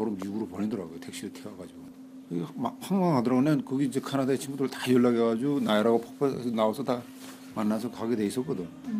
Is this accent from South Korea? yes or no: no; North Korea; now in China; 내 고향의 이름을 따서. 그래서 우리 탈북자들이 나 우리 북경 와서